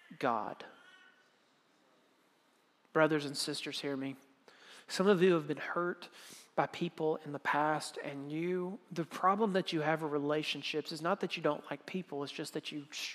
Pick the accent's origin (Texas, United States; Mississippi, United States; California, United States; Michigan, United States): Mississippi, United States; I'm from Mississippi. We only go like to 10.